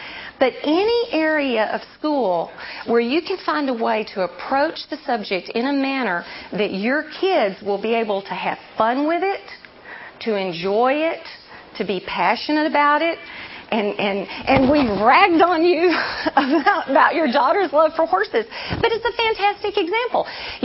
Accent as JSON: {"language": "English", "region": "Texas", "country": "United States", "said": "I said I'm from Texas."}